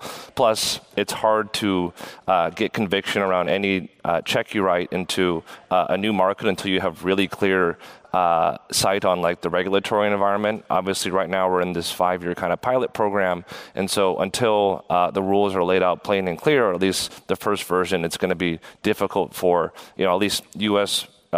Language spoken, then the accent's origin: English; California, United States; now in Germany; You know, I come from California. Obviously, this is kind of like the cannabis culture of the world, and so there's much less stigma